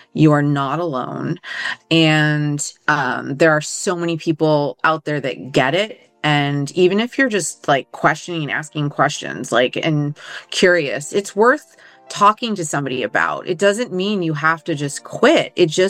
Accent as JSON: {"language": "English", "town": "New Bedford", "region": "Massachusetts", "country": "United States", "tie": "born or raised there", "said": "So I am from New Bedford, Massachusetts, and I'm an only child. I grew up in what I would say is more of a dysfunctional neighborhood, but I came from an intact family unit."}